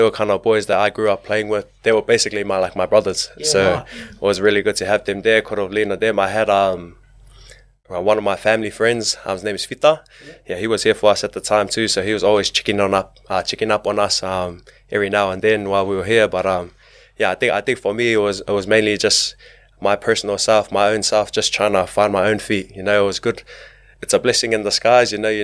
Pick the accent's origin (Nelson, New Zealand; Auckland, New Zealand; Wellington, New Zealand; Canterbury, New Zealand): Auckland, New Zealand; it's always a dream of a young Polynesian New Zealander kid to always be an All Black.